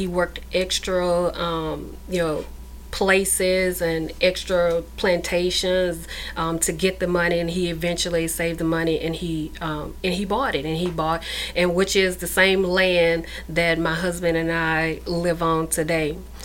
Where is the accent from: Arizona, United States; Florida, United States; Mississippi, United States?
Mississippi, United States; So I grew up on a 100-acre farm who my grandfather bought from, at the time, his slave owner.